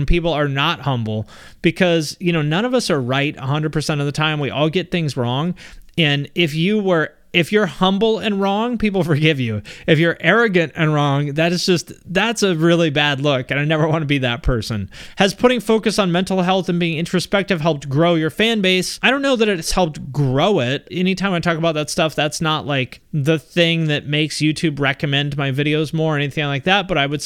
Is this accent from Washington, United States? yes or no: yes; Seattle, Washington, United States; moved away; also born or lived in Cleveland; I grew up in the Seattle area, and I just thought the rest of the country must be better than